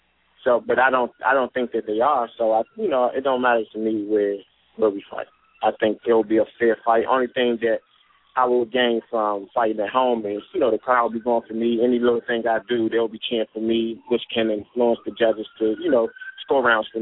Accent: Washington, District of Columbia, United States; It's going to be in Washington, D.C., my hometown.

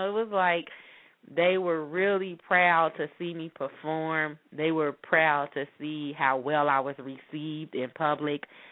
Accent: Cincinnati, Ohio, United States; I grew up in Walnut Hills in Cincinnati, Ohio.

